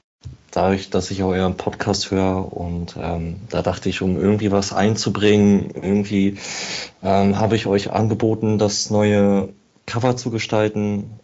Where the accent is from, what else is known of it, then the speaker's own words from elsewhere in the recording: Berlin, Germany; born there; now in Hamburg, Germany; Und bin gebürtiger Berliner, dementsprechend gab es für mich auch nur eine Option, meine Liebe zu schenken, und das ist der Hertha BSC. Genau, bin 27 Jahre